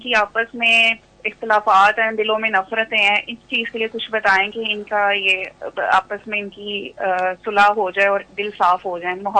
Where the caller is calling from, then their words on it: Dubai, United Arab Emirates; میں دبئی سے بات کر رہی ہوں.